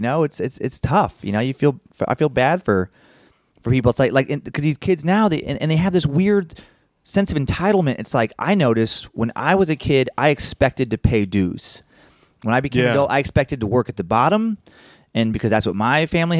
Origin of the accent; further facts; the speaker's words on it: Spokane, Washington, United States; It was like 3 hours away from where I grew up in Spokane, Washington, across the border there.